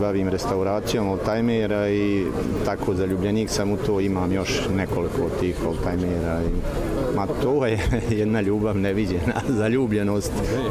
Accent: Skugrić, Republika Srpska, Bosnia & Herzegovina; iz Skugrića sam kod Modriče.

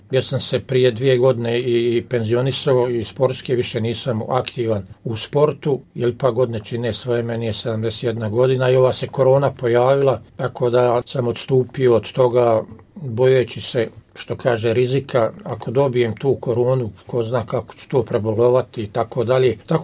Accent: Brčko, Brčko District, Bosnia & Herzegovina; also born or lived in Jajce; Ja sam rođen u Jajcu 9.9.51. godine.

